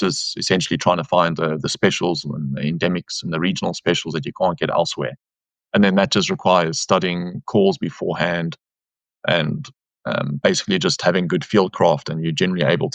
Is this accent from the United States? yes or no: no; South Africa; growing up in South Africa and doing a lot of birding all around sort of Southern Africa